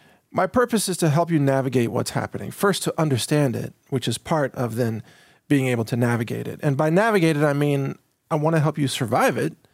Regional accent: United States; I'm not Nigerian, and that's just not on my radar. I'm an American. I care about America.

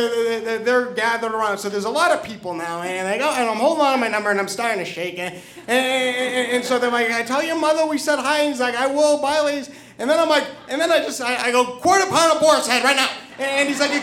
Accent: New Hampshire, United States; I am originally from New Hampshire.

